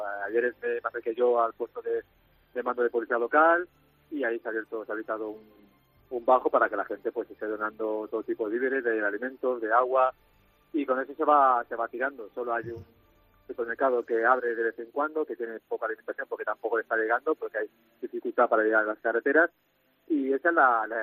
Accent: Alfafar, Valencian Community, Spain; No, soy de Alfafar y sí, vivo en Alfafar

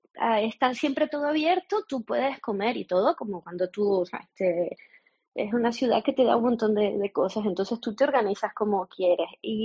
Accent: Canary Islands, Spain; now in Hong Kong; yo creo que nosotros como canarios aquí tenemos un montón de playas

